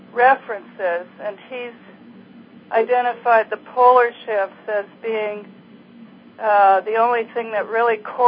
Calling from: Santa Monica, California, United States; I'm calling from Santa Monica, California.

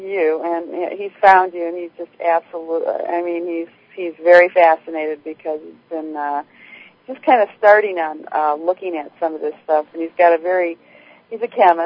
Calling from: North Carolina, United States; I'm calling from North Carolina.

